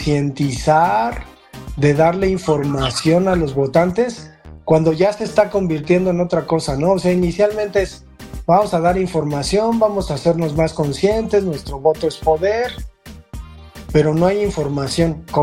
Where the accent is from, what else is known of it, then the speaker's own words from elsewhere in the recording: Chihuahua, Mexico; uno de Chihuahua, que soy yo